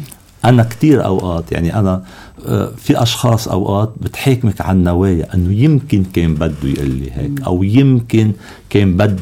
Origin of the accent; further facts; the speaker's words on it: Hasroun, North Governorate, Lebanon; أنا بالحرب بالخمسة وسبعين انجبرنا أن نشتي بحصرون ضيعتي. هلا كنا نصيف فقط